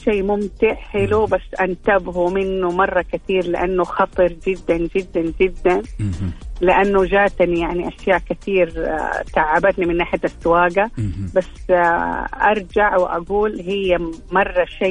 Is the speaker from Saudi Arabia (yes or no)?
yes; Medina, Medina Province, Saudi Arabia; أنا من المدينة المنورة.